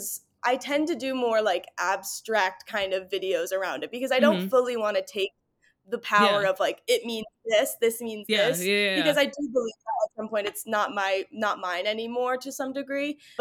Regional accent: Massachusetts, United States; she knows that I am like from Massachusetts. I always wore Converse when I was little and I still bring it in.

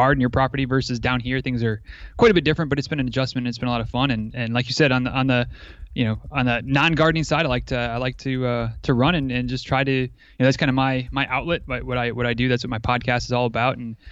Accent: Michigan, United States; moved away as an adult; Didn't grow up here. I grew up in Northern Michigan. So I'm familiar with cold winters and four seasons and all that kind of stuff. But moved down here for college and more or less have been here ever since.

